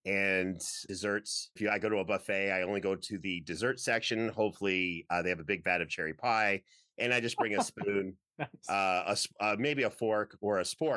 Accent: Canada; where I grew up in Canada

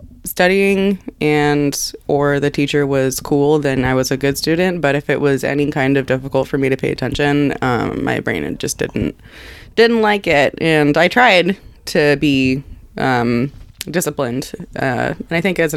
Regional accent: Carmichael, California, United States; Yeah, I grew up in Carmichael.

